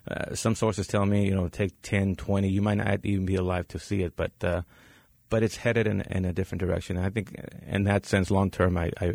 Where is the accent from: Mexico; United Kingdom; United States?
Mexico; I am a Mexican journalist. I mean, I was born in Mexico, but I have a little blue passport that says I'm a U.S. citizen.